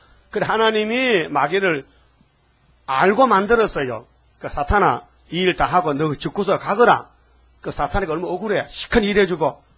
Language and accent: Korean; Gyeongsang, South Korea; 난 경상도에서 왔다니까요.